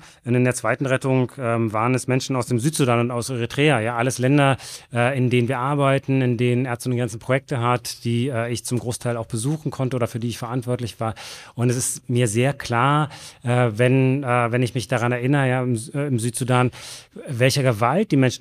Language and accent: German; East Germany, Germany; ich bin in Ostdeutschland groß geworden, in der DDR